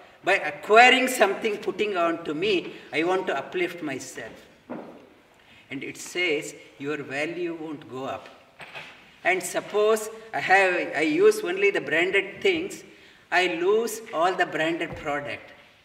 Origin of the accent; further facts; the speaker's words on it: India; now in Australia; I have come from all the way from India to here. Now I am trying to imitate that I am an Aussie.